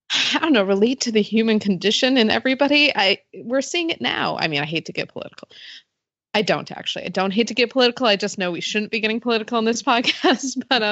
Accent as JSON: {"language": "English", "country": "United States", "tie": "born or raised there", "said": "especially since there are so many images of this book as an American growing up"}